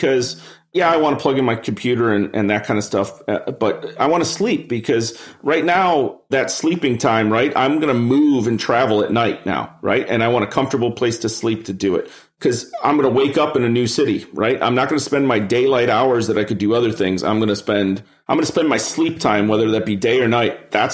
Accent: Cleveland, Ohio, United States; moved away as an adult; Cleveland. We grew up in Cleveland. Neither of us are there anymore, but that's where we grew up.

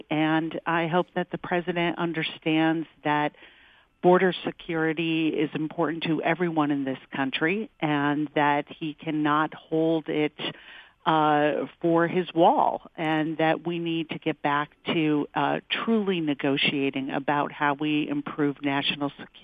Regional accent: Melrose, Massachusetts, United States; the TSA agent was from my hometown of Melrose

